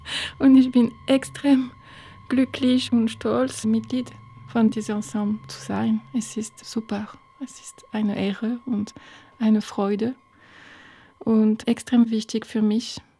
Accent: France; German is a second language; Ich komme aus Frankreich

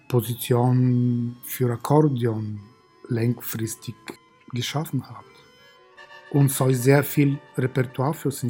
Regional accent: Bulgaria; German is a second language; Ich komme aus Bulgarien und ich bin Mitglied beim Klangforum seit Ende 2003.

